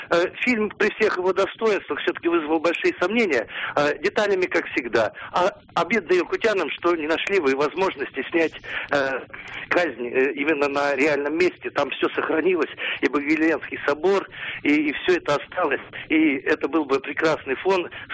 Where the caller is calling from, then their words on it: Irkutsk, Irkutsk Oblast, Russia; для нас, для иркутян, личность Колчака достаточно близкая